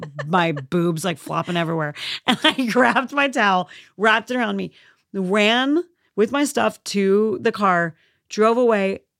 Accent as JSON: {"language": "English", "region": "Midwest", "country": "United States", "tie": "born or raised there", "said": "I don't care, because I grew up in the Midwest, so the Pacific Ocean is still the most exotic thing I've ever seen in my life."}